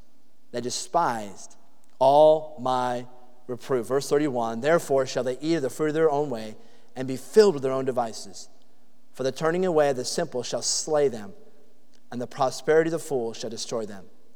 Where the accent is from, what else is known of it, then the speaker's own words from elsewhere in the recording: New Hampshire, United States; I was from New Hampshire. I didn't even know what a hurricane was